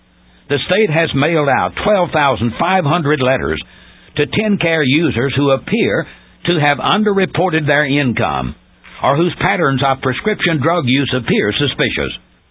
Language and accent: English; Portland, Tennessee, United States; Four people from Portland, Tennessee, my hometown, have been charged with bilking Walmart of $1,500,000.